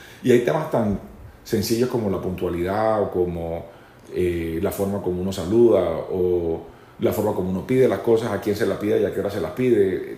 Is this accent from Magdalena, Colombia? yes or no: yes; Santa Marta, Magdalena, Colombia; born there; mi impulso fue regresarme a mi ciudad natal. Yo me regresé a Santa Marta en el año 94